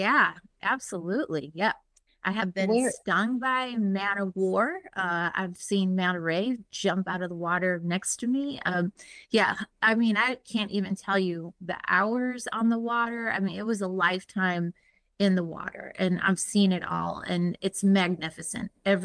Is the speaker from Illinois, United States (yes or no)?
yes; Chicago, Illinois, United States; also born or lived in Southwest Florida; I was born in Chicago and raised in Chicago, but my father opened jet ski rentals all over Southwest Florida when I was in the 70s.